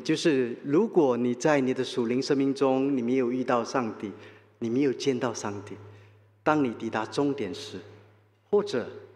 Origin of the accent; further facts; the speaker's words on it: Malacca, Malaysia; moved away; also born or lived in Johor; 我还记得在马来西亚的时候，我在柔佛州出生，我在马六甲长大，我代表马六甲，我是马六甲州的水球队员。